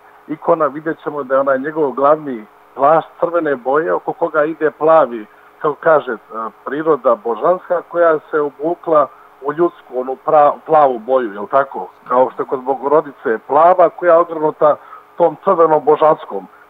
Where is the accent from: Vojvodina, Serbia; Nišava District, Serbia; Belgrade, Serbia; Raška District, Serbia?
Raška District, Serbia; ja dolazim iz Srbije, iz tih, da kažemo, raških krajeva